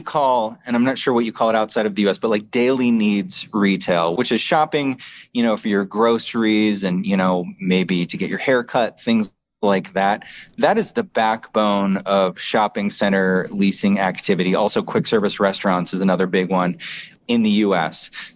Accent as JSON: {"language": "English", "country": "United States", "said": "So in my home country of the USA, that's a very small percentage compared to what it was, say, 20 years ago."}